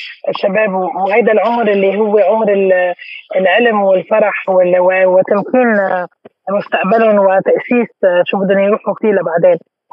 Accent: Lebanon; من 10 سنين كان لبنان كنا نسافر لبرا وقلنا نحن لبنانية

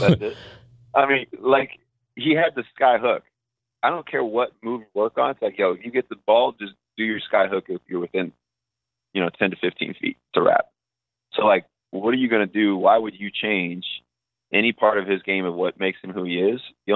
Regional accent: St. Louis, Missouri, United States; I'm a Midwest boy. I grew up in St. Louis. Chicago is the closest team we have. I was born in 90.

